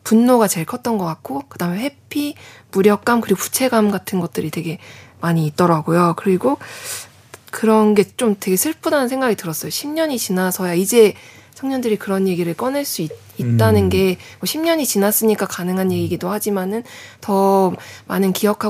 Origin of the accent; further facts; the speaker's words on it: Ansan, Gyeonggi Province, South Korea; 네, 초중고 다 안산에서 나왔어요.